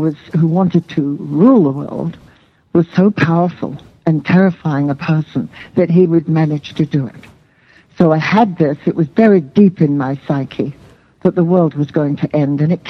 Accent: London, United Kingdom; Well, I was raised in London during the Blitz, the war, World War II Blitz, and it was terrifying for 6 years.

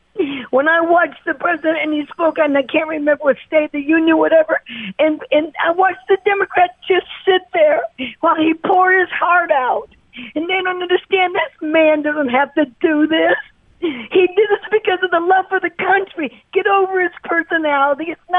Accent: Nebraska, United States; born there; My father spent his life in the Air Force and the Army. I was born on Offutt Air Force Base.

